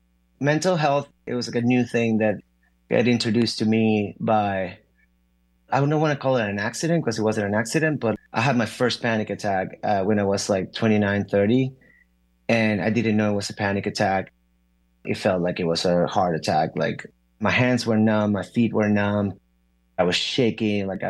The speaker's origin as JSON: {"language": "English", "town": "Caracas", "region": "Capital District", "country": "Venezuela", "tie": "born or raised there", "said": "I grew up in Venezuela, in Caracas, Venezuela."}